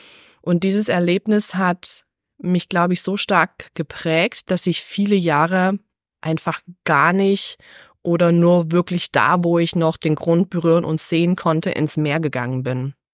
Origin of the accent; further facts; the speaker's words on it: Texas, United States; Und jetzt bin ich groß geworden in den USA. Und zwar in Texas, wo wir, seit ich denken kann, einen Pool im Garten hatten.